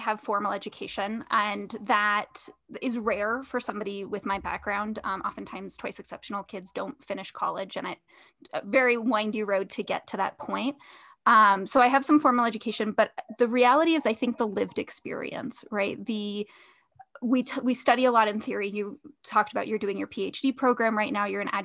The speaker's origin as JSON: {"language": "English", "town": "Denver", "region": "Colorado", "country": "United States", "tie": "born or raised there", "said": "But as I was growing up, I grew up in the Denver area as well."}